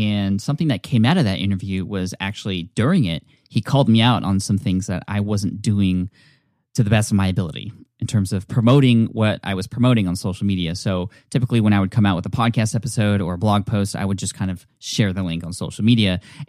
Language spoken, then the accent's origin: English; San Diego, California, United States; and I am from San Diego, and I'm a big Chargers fan